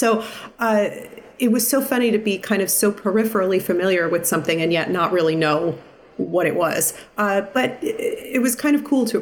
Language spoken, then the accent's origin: English; New York, United States; also born or lived in New Jersey; I grew up in New York, New Jersey area, so I came to Broadway.